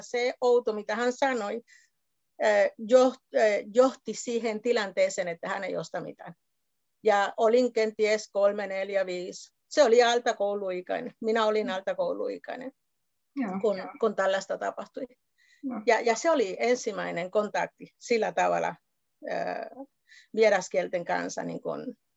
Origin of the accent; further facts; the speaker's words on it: Cuba; born there; Finnish is a second language; No, kuten sanoit, olen syntynyt Kuubassa